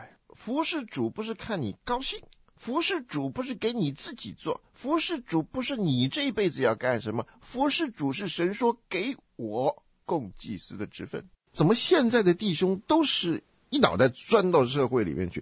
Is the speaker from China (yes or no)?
yes; China; 不像我们从中国来的很拘束。